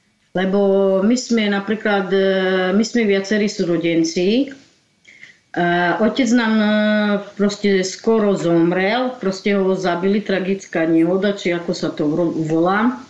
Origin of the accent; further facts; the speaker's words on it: Kecerovce, Košice Region, Slovakia; Ja napríklad som tu v Kecerovce vyrastla a tu žijem, od malička žijem tu.